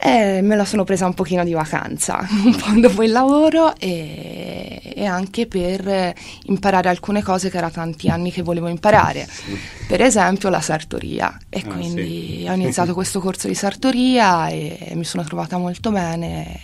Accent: Pisa, Tuscany, Italy; moved away as an adult; sono pisana, quindi toscana, ho 32 anni e sono arrivata qui a fine del 2015.

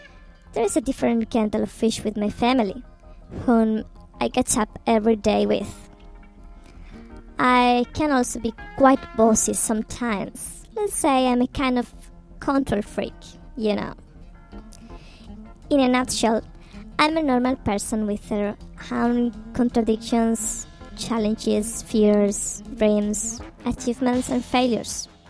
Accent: Malaga, Andalusia, Spain; now in Pamplona, Spain; Hi mates, I am from Malaga. I've been living in Pamplona since I flew to Nels 10 years ago

